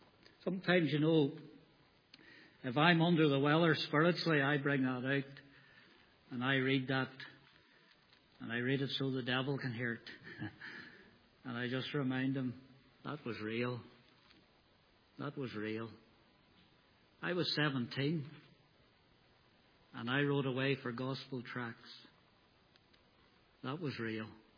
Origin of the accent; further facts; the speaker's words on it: Newtownards, Northern Ireland, United Kingdom; I was growing up, and I was growing up in Newton Ards, the trouble seemed far away. Even though Belfast is only up the road, we never had much bother.